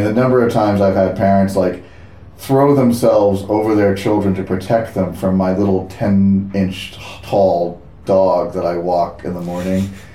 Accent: New Hampshire, United States; I grew up in New Hampshire.

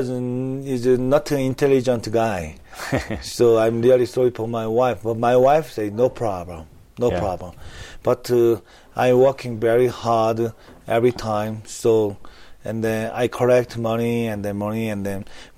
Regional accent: South Korea; English is a second language; So I entered this house, and then hi, owner, I'm from Korea.

